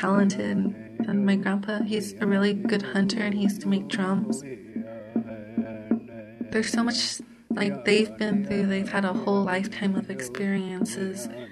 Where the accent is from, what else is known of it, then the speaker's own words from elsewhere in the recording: Cochise Pueblo, New Mexico, United States; I'm from Cochise Pueblo, New Mexico.